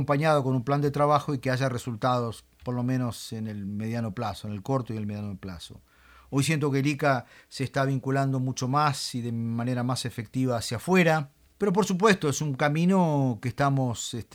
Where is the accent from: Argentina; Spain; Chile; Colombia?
Argentina; Yo hago la broma que soy un argentino humilde.